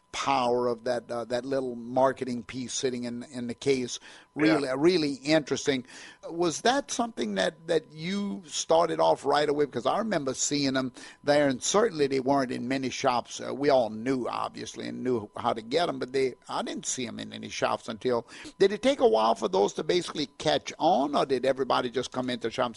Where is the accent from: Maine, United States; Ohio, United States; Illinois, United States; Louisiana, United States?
Louisiana, United States; We were, in fact, outsiders, even though I was just 70 miles down the road. I was from Cajun country, so I wasn't a New Orleanian